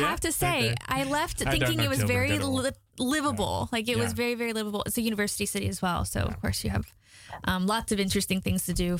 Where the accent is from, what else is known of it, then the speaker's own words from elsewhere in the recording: Virginia, United States; I'm from the Shenandoah Valley. I think it's a beautiful area.